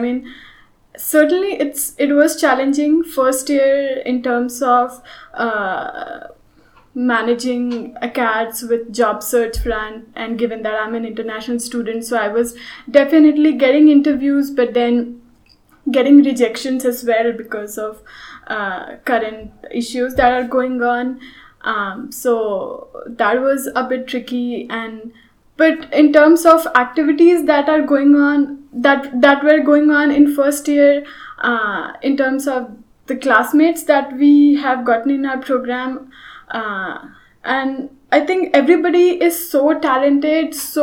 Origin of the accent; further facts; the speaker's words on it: India; now in United States; I'm from India.